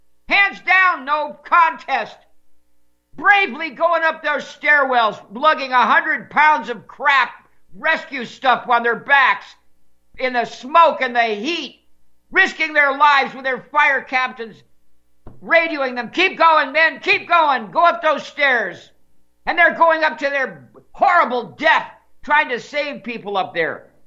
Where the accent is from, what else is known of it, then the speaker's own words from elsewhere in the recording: California, United States; now in North Dakota, United States; I'm in North Dakota. I'm not in California. I grew up in California.